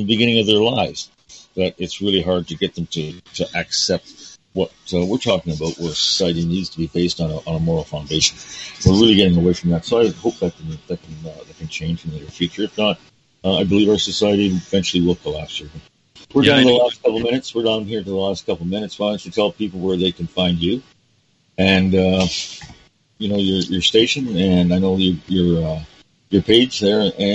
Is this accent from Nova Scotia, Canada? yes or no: no; Toronto, Ontario, Canada; I grew up in Toronto, Jürgen. That's where my schooling was in downtown Toronto, is where I was brought up. And King George Public School in Toronto is where I went to school.